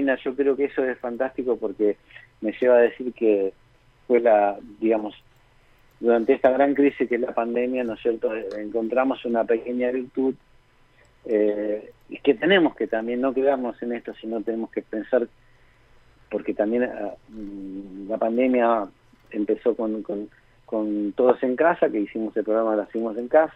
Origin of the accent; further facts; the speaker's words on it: Santa Fe, Argentina; como santafesinos nos tenemos que sentir orgullosos, porque fue la primera provincia